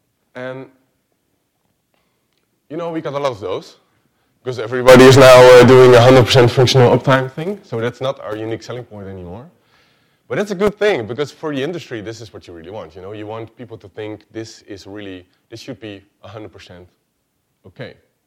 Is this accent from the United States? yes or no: no; Netherlands; I am from the Netherlands.